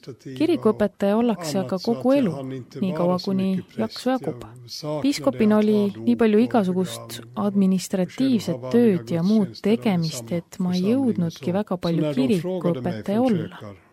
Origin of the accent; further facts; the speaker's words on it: Helsinki, Uusimaa, Finland; Estonian is a second language; also born or lived in Turku; Olen sündinud Soomes, Turu linnas, üles kasvanud Helsingis ja seal lõpetasin ka keskkooli.